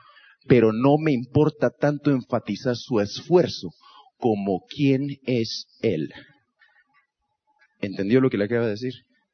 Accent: Guatemala; Yo soy de Guatemala. Escúcheme bien. ¿Usted ve esa bandera de allá? ¿Usted va a ver la bandera esa azul, blanco y azul? Esa es la bandera de mi país.

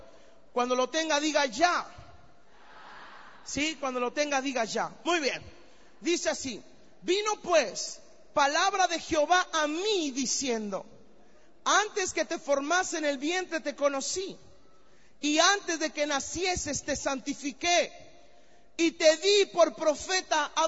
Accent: Veracruz, Mexico; Soy mexicano, vengo del puerto de Veracruz

